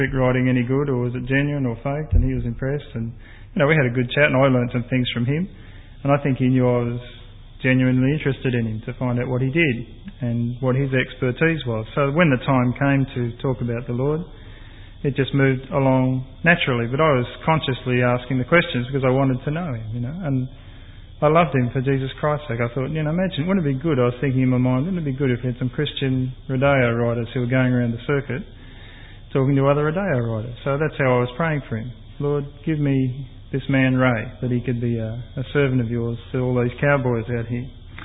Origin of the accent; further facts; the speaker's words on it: Bourke, New South Wales, Australia; Instead of somebody says to me, where do you come from? And I say, Bourke, and that's always a good talking point.